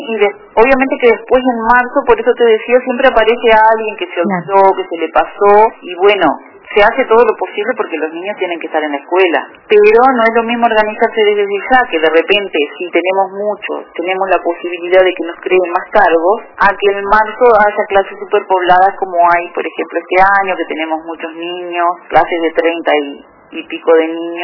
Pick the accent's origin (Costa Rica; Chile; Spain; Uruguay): Uruguay; ¿viste cómo somos los uruguayos?